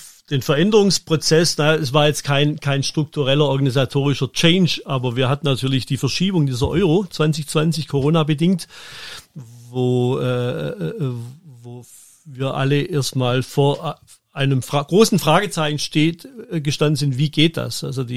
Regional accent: Germany; now in Switzerland; Ich bin dann als Deutscher noch in die Schweiz gekommen.

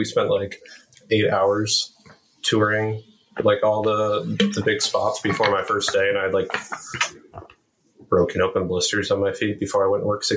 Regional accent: Michigan, United States; So I grew up in mid-Michigan, so Midland or Mount Pleasant, kind of small rural areas.

